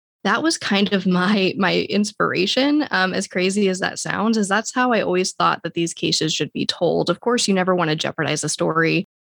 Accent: Phoenix, Arizona, United States; I grew up in West Phoenix and I saw a lot of friends, you know, die from drug overdoses.

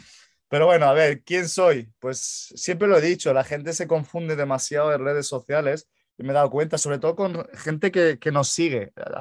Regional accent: Málaga, Andalusia, Spain; Soy de Málaga, de la Costa del Sol.

